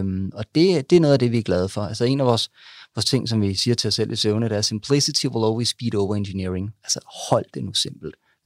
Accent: Gilleleje, Capital Region of Denmark, Denmark; jeg kommer sådan set fra noget så eksotisk som Gilleleje. Det er jo Nordsjælland, vil man sige. Men det er så meget nord, at det på ingen måde er eksklusivt. Altså, det er tørreis, det er Pup Maxi, det er 6.000 indbyggere, det er en sommerferieby

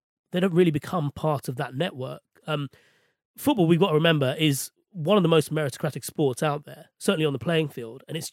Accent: London, United Kingdom; I was born and raised in West London.

